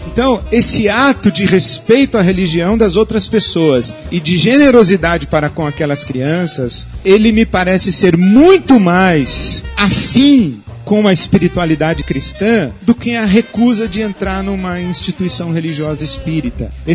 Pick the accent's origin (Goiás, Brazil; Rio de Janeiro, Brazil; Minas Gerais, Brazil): Rio de Janeiro, Brazil; now in São Paulo, Brazil; Comi muito na infância, porque eu fui criado no Rio de Janeiro, e aqui em São Paulo não tem tanto